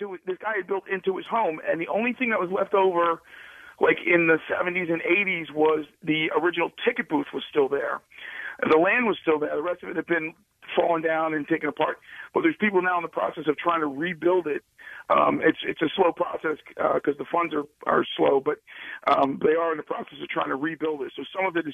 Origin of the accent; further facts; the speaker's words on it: Vineland, New Jersey, United States; The biggest one I can think of is from my hometown of Vineland was the Palace of Depression.